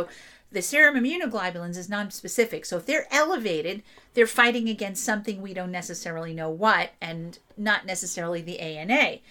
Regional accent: East Windsor, New Jersey, United States; And I always get excited when I go to East Windsor, Connecticut, because I grew up in East Windsor, New Jersey.

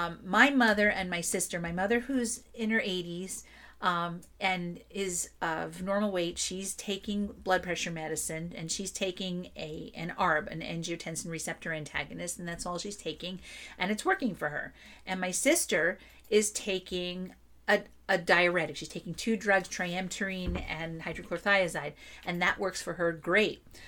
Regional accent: East Windsor, New Jersey, United States; And I always get excited when I go to East Windsor, Connecticut, because I grew up in East Windsor, New Jersey.

